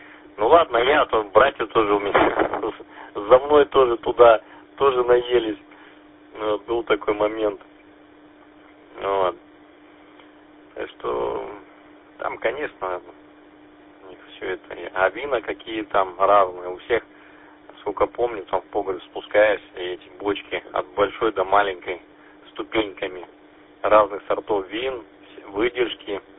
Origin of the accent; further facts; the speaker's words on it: North Kazakhstan Region, Kazakhstan; А я тем более из Казахстана, северного, а там ничего не растет.